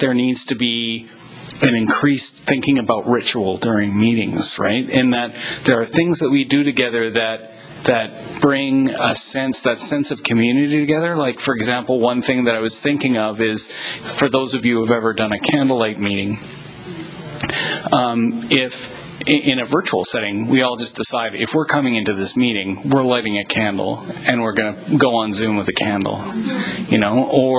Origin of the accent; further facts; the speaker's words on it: Vancouver, British Columbia, Canada; I'm from Vancouver, B.C.